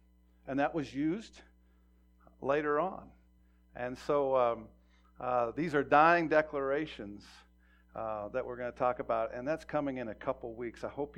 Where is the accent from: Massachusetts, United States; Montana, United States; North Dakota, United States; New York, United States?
Montana, United States; I'm out in my hometown where I grew up, where I went from kindergarten to senior high in about 14 years.